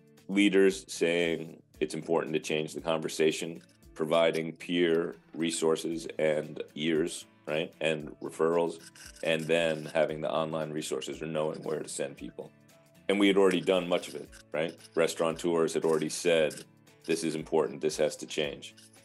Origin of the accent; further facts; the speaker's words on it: New York, United States; because I'm from New York, right? So we say, how you doing?